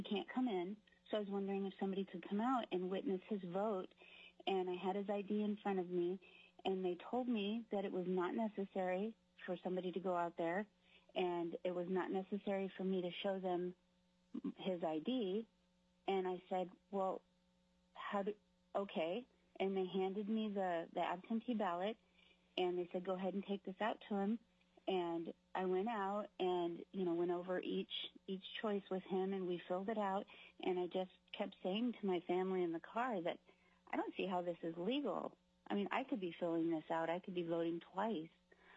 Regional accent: Valdez, Alaska, United States; I know how small towns are. I grew up in Valdez.

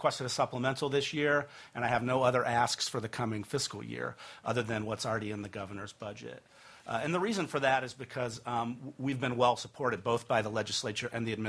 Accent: Indiana, United States; I grew up in Indiana, so it's kind of like farming.

